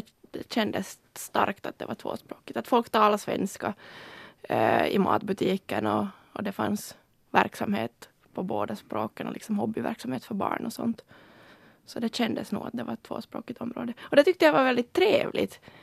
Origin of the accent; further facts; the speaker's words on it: Helsinki, Uusimaa, Finland; Men jag är uppvuxen på Brände och där fanns nog en del revar.